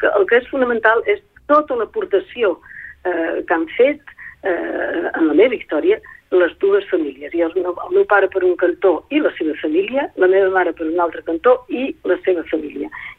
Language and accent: Catalan; Paris, Île-de-France, France; moved away as an adult; also born or lived in Bordeaux; jo vaig néixer a París i vam viure a París, fins que París i els suburbis, fins que vaig marxar cap a Bordeus, ja era professora i sí, he estat visquent a París molts anys.